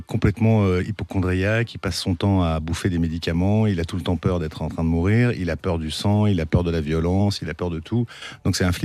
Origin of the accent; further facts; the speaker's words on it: Paris, Île-de-France, France; d'ailleurs j'y vis maintenant au sud, parce que je suis parisien d'origine, mais l'Est était encore un territoire inconnu